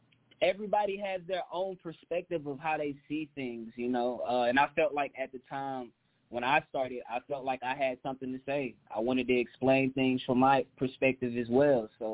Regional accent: Atlanta, Georgia, United States; I am from Atlanta, Georgia. Grady baby, to be exact. I was born there at Grady. So definitely an Atlanta native.

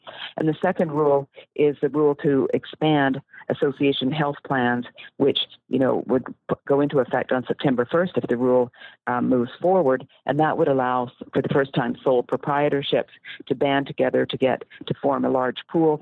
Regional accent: Canada; because I'm Canadian. I grew up under single payer healthcare where no private insurance is allowed.

